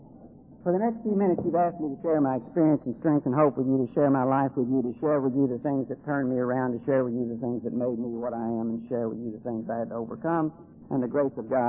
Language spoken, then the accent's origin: English; Kentucky, United States; I'm a redneck from West Kentucky, and I sure do sound a lot like y'all